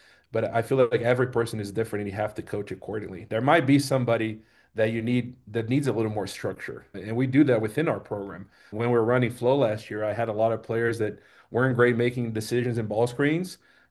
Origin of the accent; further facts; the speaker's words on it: Brazil; When I grew up in Brazil